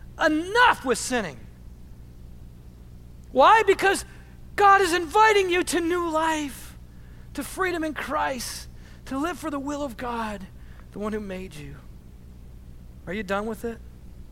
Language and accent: English; Michigan, United States; You know, I grew up in Michigan, and I was done with the Lions at least 100 times in my life, okay?